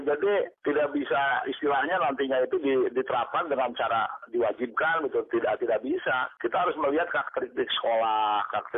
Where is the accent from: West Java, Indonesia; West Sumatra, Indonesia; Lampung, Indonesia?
Lampung, Indonesia; Misalnya di daerah saya di Lampung begitu kan ya.